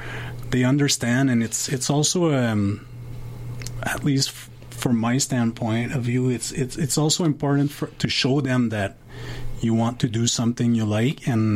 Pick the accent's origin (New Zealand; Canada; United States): Canada; Montreal, Quebec; now in Winnipeg, Canada; I'm from Montreal and the family's in Montreal and I'm in Winnipeg here.